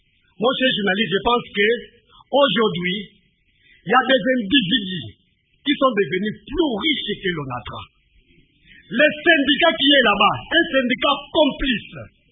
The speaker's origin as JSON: {"language": "French", "town": "Matadi", "region": "Kongo Central", "country": "DR Congo", "tie": "born or raised there", "said": "nous avons grandi à Matadis."}